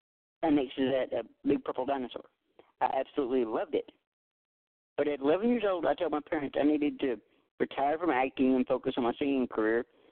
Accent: Minden, Louisiana, United States; I'm 21 years old. I was born and raised in Minden, Louisiana.

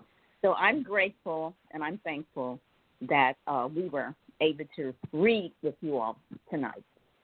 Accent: Louisiana, United States; now in Huntsville, United States; I'm from Louisiana. Living in Huntsville right now, but I'm from Louisiana.

